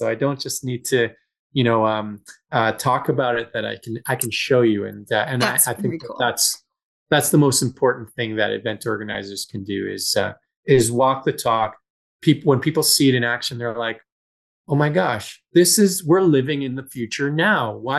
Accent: Calgary, Alberta, Canada; So, Calgary is my hometown.

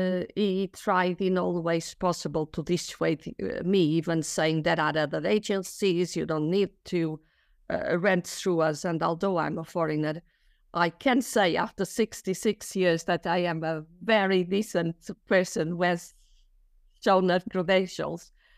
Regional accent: Portugal; English is a second language; also born or lived in Netherlands / France / Wales / England; I come from Portugal. I am 66 years old, and I have been renting for quite a while in a few countries.

